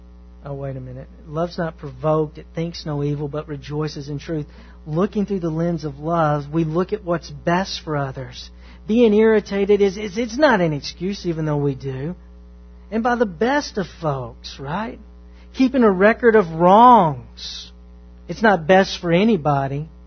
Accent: the South, United States; Man, I'm from the South. I am a redneck.

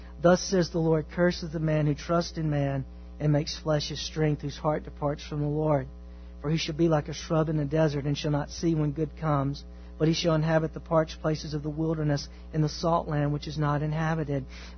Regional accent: Texas, United States; Okay, I grew up in East Texas.

